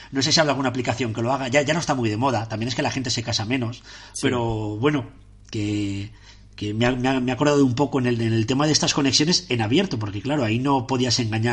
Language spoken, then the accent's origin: Spanish; Valencian Community, Spain; en mi pueblo, en Valencia